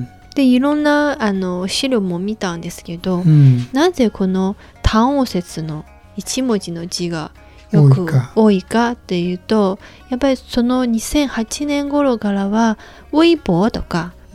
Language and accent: Japanese; Jiangsu, China; Japanese is a second language; で、私も江蘇省出身であんまり強くないですけど